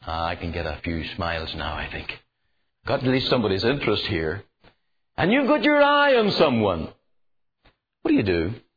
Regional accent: Canada; Do not be ashamed of being a Canadian. I'm not ashamed of being a Canadian.

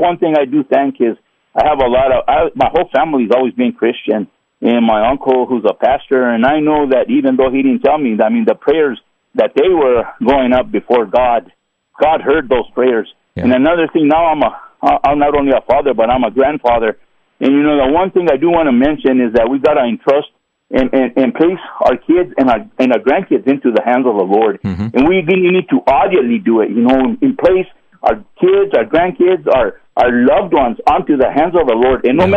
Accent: New Mexico, United States; And I'm from New Mexico. It's one of the poorest states ever.

